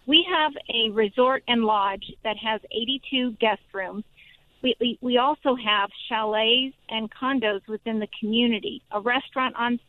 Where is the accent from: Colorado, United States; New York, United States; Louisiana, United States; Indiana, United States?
Colorado, United States; My husband's from Iowa. I'm from Colorado. So we're from smaller towns.